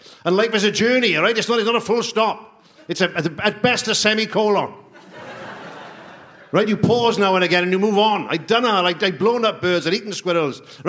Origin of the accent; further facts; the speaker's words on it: Russia; I was raised in Russia, so for me it was like, you know, I was suckled by a she-wolf in the Siberian mountains.